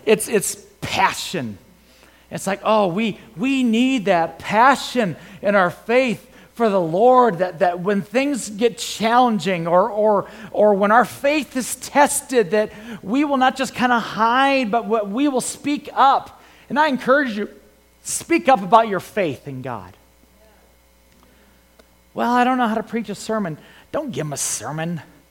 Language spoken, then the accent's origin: English; Illinois, United States; But I grew up near Chicago, and Chicago Cubs fans, when they won that World Series